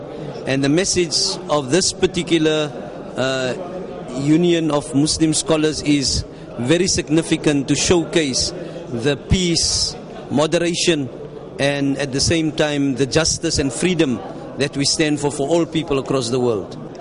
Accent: Cape Town, Western Cape, South Africa; I am from Cape Town, South Africa.

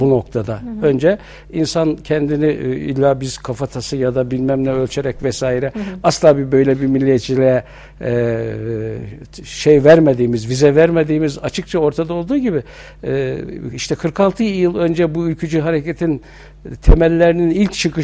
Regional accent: Bafra, Samsun, Turkey; born there; Bafra, Samsun, 1954 doğumluyum.

